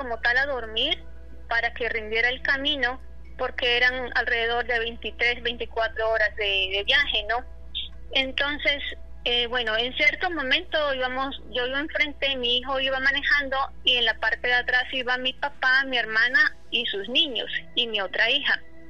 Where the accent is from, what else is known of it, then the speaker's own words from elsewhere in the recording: Caribbean coast, Colombia; also born or lived in Bogotá; yo soy de Colombia. Para ese tiempo yo vivía en Bogotá, Colombia. Esto queda hacia el interior del país, pero yo soy originaria del norte de Colombia, de la costa.